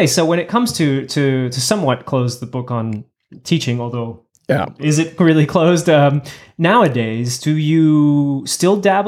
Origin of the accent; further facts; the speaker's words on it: Newark, New Jersey, United States; I am from Newark, but man, was our neighborhood nice.